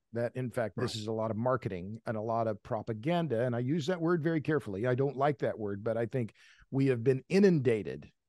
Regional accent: Tulsa, Oklahoma, United States; Talking to people who, those are my people. I'm from Tulsa.

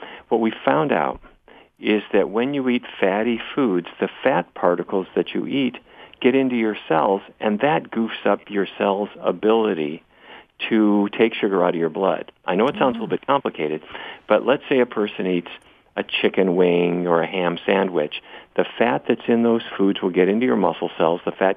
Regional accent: Fargo, North Dakota, United States; But I grew up in Fargo, North Dakota.

